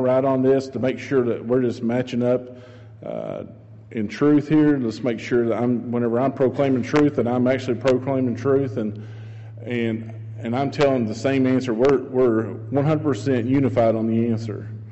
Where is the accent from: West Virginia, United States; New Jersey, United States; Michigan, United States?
West Virginia, United States; Steve is a West Virginia boy, so am I. I'm born and raised in West Virginia